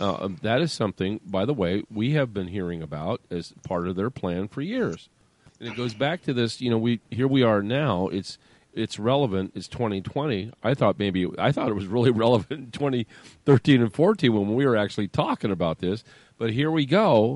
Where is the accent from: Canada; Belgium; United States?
United States; California; and I'm speaking as a Californian, and why we're doing all of New California.